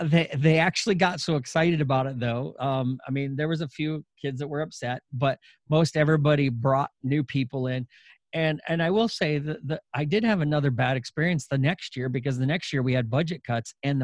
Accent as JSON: {"language": "English", "region": "Michigan", "country": "United States", "tie": "born or raised there", "said": "Now, again, I grew up in Michigan. And so the big thing in Michigan is hunting."}